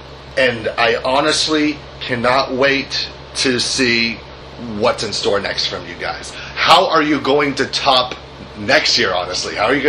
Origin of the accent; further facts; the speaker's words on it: Boston, Massachusetts, United States; I'm also happy, too, that the fact that it's taking place in Boston, my hometown.